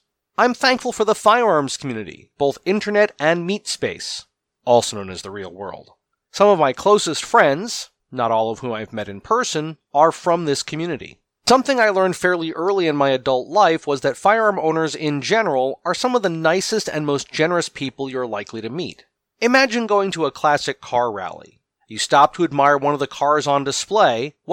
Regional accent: United States; born there; I'm thankful that I was born in America.

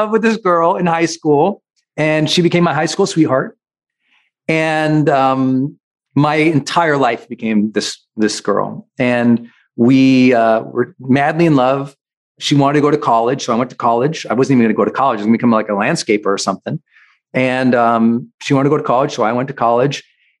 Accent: Montana, United States; I was like, I'm from Montana. I didn't even know where the Dominican Republic was

